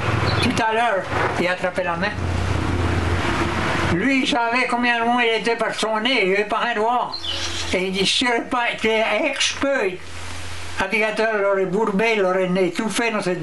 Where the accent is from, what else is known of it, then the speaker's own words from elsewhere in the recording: Louisiana, United States; c'est pour ça que je m'appelle un Cajun aujourd'hui. J'ai été élevé dans la Vuelo.